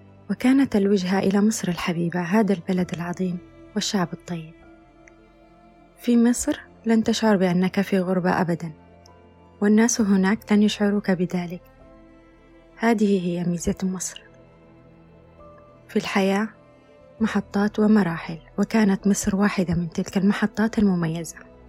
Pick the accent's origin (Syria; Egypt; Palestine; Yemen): Yemen; ممتنين لأن بابك مفتوح لنا كيمنيين.